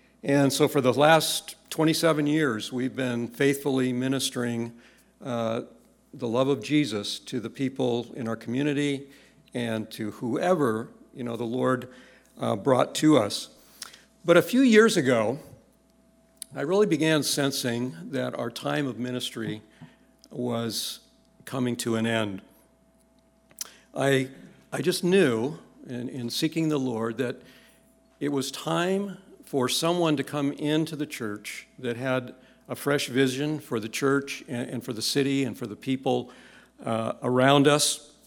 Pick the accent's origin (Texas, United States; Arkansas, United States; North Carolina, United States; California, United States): California, United States; San Diego; I'm from San Diego, and Kansas is Kansas.